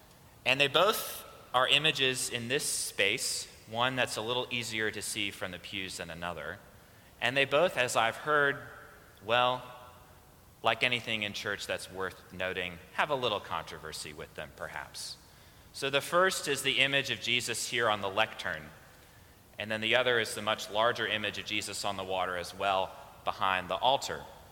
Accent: Washington, District of Columbia, United States; So Charlottesville, Virginia is only about 100 miles from where I grew up in Washington, D.C.

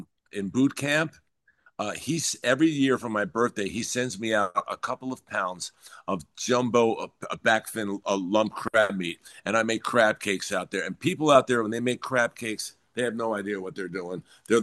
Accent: Baltimore, Maryland, United States; now in California, United States; So that's where I live now. But I was born and raised in Baltimore.

